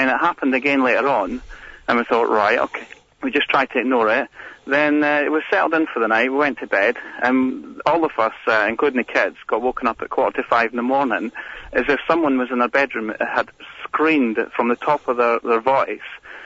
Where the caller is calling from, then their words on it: Welwyn Garden City, East of England, United Kingdom; accent: Scottish; Welwyn Garden City. I love, got a Scottish accent. I do live in Welwyn Garden City.